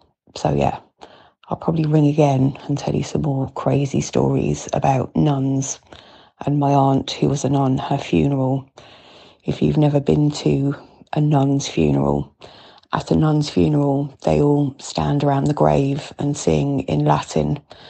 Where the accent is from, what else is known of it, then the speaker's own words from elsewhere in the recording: London, United Kingdom; accent: London; now in Ireland; And I think now, having moved back to Ireland with my big London accent, lots of Irish people have teachers that were nuns or priests